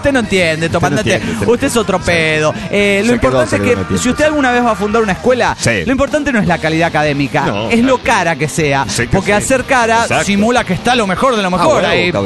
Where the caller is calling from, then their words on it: Santa Rosa, La Pampa, Argentina; de Santa Rosa, La Pampa, Argentina.